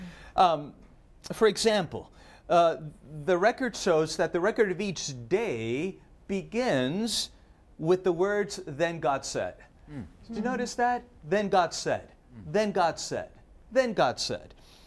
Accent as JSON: {"language": "English", "country": "Argentina", "said": "You know, I'm from Argentina."}